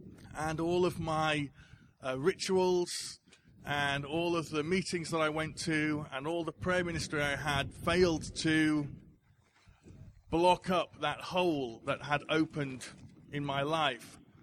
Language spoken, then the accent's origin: English; Leeds, Yorkshire and the Humber, United Kingdom; I am born and raised in Leeds.